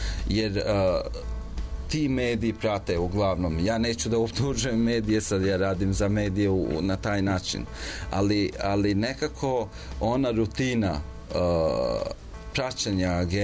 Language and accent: Serbian; Kosovo; ja sam inače poreklom s Kosova. I kad sam došao prvi put 2006.